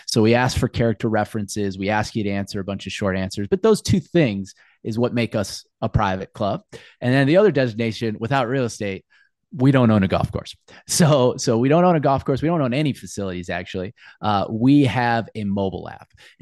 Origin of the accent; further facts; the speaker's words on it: Akron, Ohio, United States; so different than what I grew up with in Akron, Ohio, with Firestone Country Club and Portage Country Club and Fairlawn Country Club